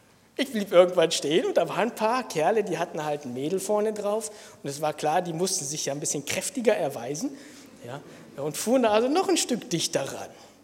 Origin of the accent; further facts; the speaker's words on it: Lower Saxony, Germany; Es ist auch toll als Jugendlicher in Niedersachsen, denn man macht auch viel auf dem Wasser.